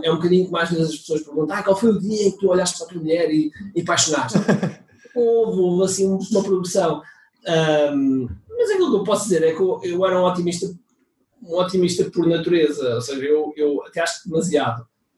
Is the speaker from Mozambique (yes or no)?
yes; Mozambique; born there; vieram do ultramar, vieram da África, eu nasci em África.